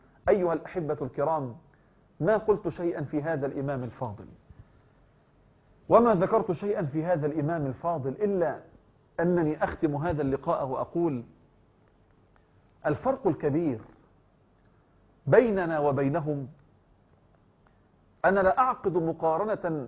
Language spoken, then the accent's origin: Arabic; Egypt; يعني بما يعرف الآن عندنا في مصر جلابية،